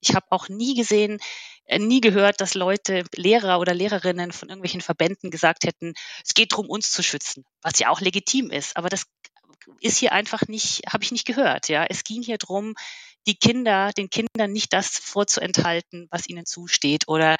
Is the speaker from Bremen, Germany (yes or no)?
no; Bavaria, Germany; ich bin ja in Bayern aufgewachsen und in Bayern zur Schule gegangen